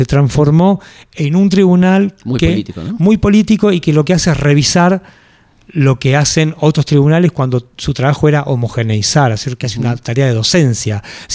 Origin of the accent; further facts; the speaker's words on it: Argentina; Los argentinos no inventamos algo, pero perfeccionamos algo que es muy loco, que es torcerlas.